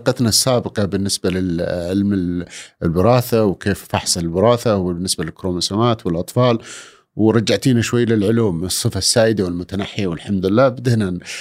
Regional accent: Saudi Arabia; وفحص ما قبل الزواج عندنا في السعودية

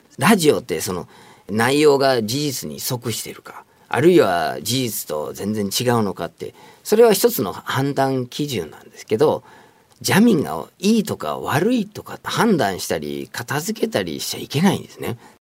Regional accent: United States; 相手国、僕の母国のアメリカから来る電波をどうやってかき消すか

